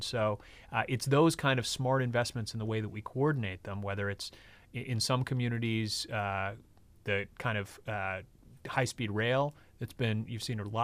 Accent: New York, United States; And even though I come from New York and I was the commissioner there for the last 5 years

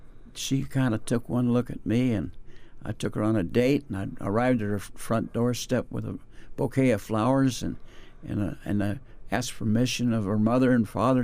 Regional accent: Panama Canal Zone, Panama; moved away; Well, oddly enough, I grew up in Panama in the Canal Zone.

